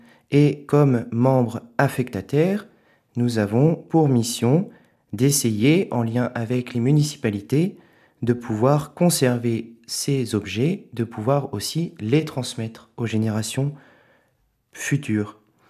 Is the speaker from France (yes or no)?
yes; Tréon, France; Je suis originaire de Tréon